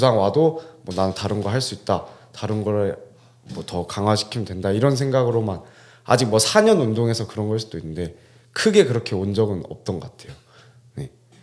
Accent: Beolgyo, South Jeolla, South Korea; 100% 한국인이고 네. 네. 저기 벌교 출신입니다.

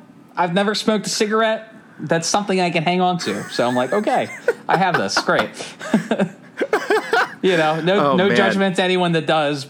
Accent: Aston, Pennsylvania, United States; No, I grew up in Aston, you know.

